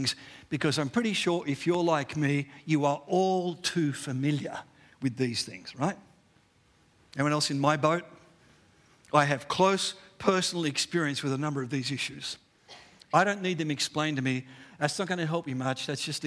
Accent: Australia; I am Australian.

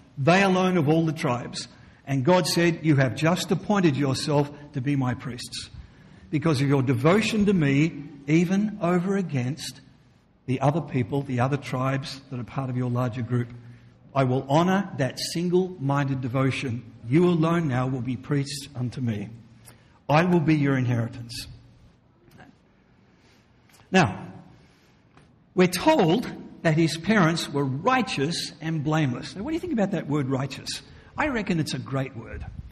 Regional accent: Australia; Now remember, I'm Australian

